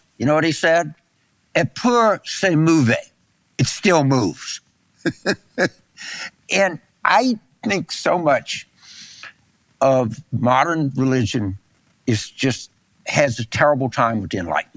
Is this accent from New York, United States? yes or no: yes; New York City, New York, United States; growing up in Brooklyn